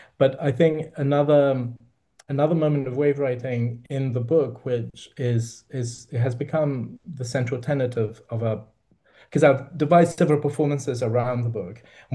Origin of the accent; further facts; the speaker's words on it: Greece; I'm from the Mediterranean, from Greece, rather than the big ocean.